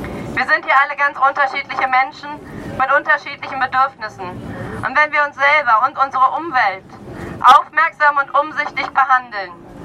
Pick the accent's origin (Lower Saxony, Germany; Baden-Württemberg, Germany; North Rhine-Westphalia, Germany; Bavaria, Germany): North Rhine-Westphalia, Germany; Cologne; ich komme aus Köln